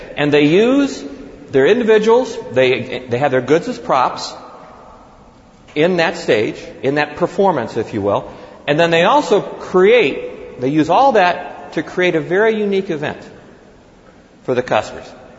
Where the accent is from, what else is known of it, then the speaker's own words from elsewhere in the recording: Indianapolis, Indiana, United States; For example, I'm from Indianapolis.